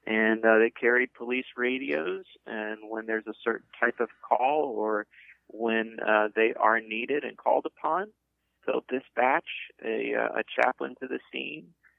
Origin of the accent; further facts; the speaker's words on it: Ohio, United States; in where I grew up in Ohio, 33 inches of snow is just a dusting.